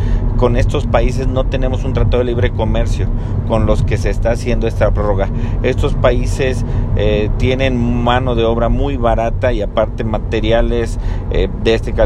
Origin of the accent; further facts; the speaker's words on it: Mexico; Es nuestra obligación como mexicanos, como autoridades, proteger siempre a nuestro mercado interno